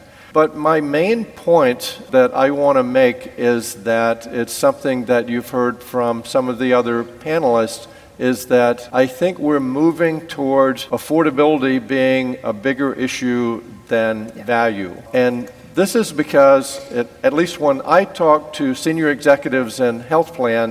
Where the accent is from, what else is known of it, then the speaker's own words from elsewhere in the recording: Louisiana, United States; I grew up in Louisiana, so we call them parishes, one of the 10 poorest counties in the U.S., right where Louisiana, Mississippi, and Arkansas come together.